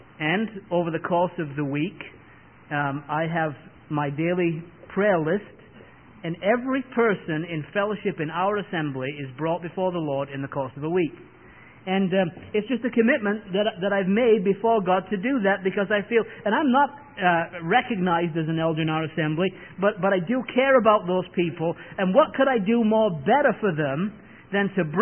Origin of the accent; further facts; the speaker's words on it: England, United Kingdom; now in United States; as an Englishman, I'm just not used to.